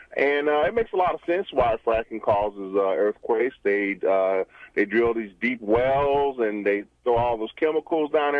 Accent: Oklahoma City, Oklahoma, United States; Well, you know, I'm from Oklahoma City, and was born and raised there.

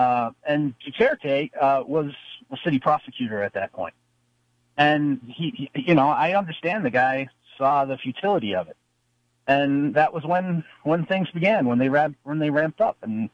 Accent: Buffalo, New York, United States; and I grew up in New York in a very liberal area of Buffalo.

